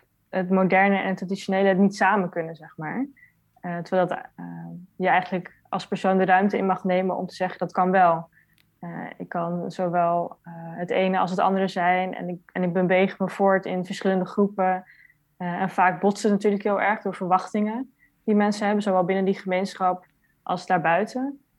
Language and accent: Dutch; Netherlands; born there; ik ben opgegroeid met een Surinaamse Hindoestaanse moeder en een vader uit Duitsland. En ik ben zelf geboren in Nederland.